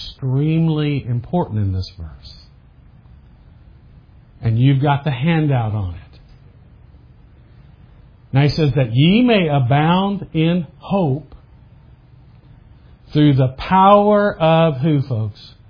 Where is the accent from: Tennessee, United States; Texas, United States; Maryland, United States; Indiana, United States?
Indiana, United States; I grew up in Indiana. Anybody ever been to Indiana?